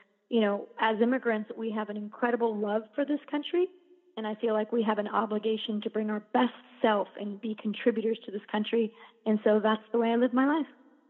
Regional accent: Ecuador; training for a half Ironman right now that I'm going to do in Ecuador in order to raise houses. It's my home country.

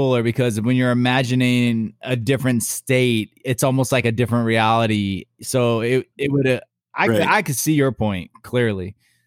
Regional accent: California, United States; because I'm from Cali too. It's obvious, right?

